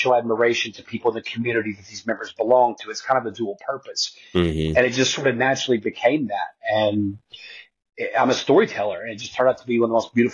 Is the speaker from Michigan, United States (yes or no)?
no; Arkansas, United States; I grew up in Arkansas. My grandparents grew up with John H. Johnson when they were little kids in Arkansas City, Arkansas.